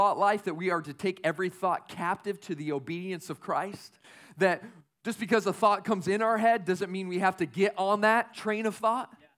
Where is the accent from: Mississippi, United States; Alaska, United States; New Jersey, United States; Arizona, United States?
Arizona, United States; Tucson; I grew up in Tucson, Arizona. And in Arizona, we have these things.